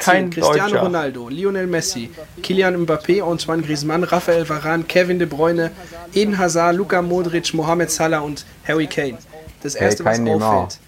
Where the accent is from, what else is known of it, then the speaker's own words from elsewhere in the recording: Stuttgart, Baden-Württemberg, Germany; Kann man als Stuttgarter echt drüber reden.